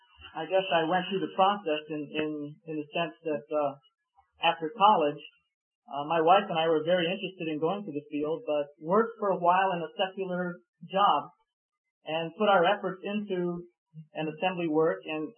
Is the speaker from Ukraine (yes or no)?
no; Philippines; born there; I was born in the Philippines, and my folks were there at that time.